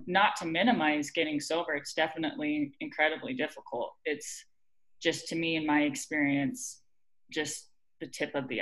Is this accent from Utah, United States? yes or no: yes; Cottonwood Heights, Utah, United States; I was raised in Cottonwood Heights, Utah.